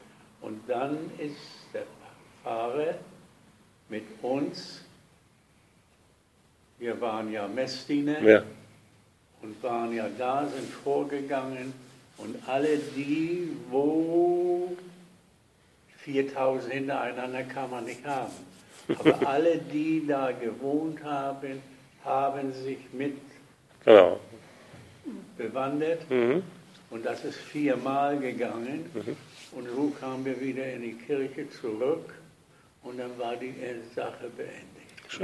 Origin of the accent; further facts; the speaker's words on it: Gdańsk, Pomeranian Voivodeship, Poland; Ich komme aus Danzig.